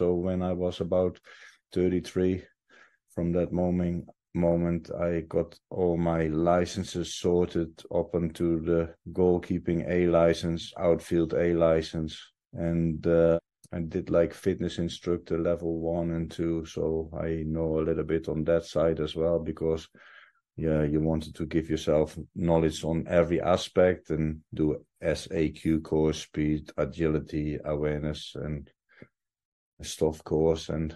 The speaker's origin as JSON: {"language": "English", "region": "Utrecht", "country": "Netherlands", "tie": "born or raised there", "said": "I'm original from Holland, so started in amateur club till about 16, and was playing with 14 in the first team, and then with 16 because Utrecht had nothing else below 16, so I went professional in my hometown Utrecht."}